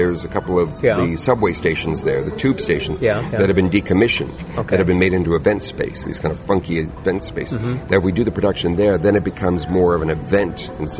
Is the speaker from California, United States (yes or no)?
yes; California, United States; my background is, I grew up in Southern California, got involved in magic when I was about 10 years old, the B&H School of Magic in Los Alamitos.